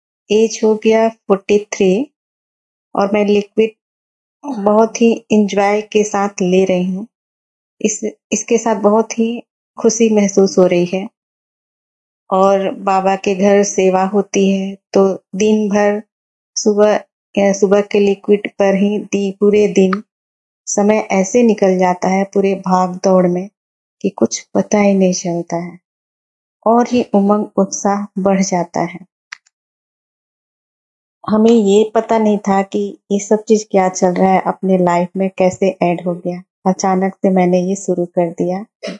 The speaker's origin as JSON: {"language": "Hindi", "region": "Delhi", "country": "India", "said": "मैं दिल्ली से हूँ, मेरा वजन है 51 से 52 ऐसे चल रहा है, एज हो गया 43"}